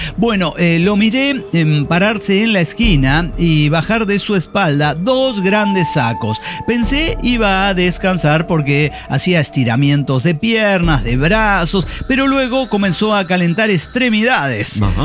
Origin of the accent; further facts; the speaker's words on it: Mexico; es que soy mexicana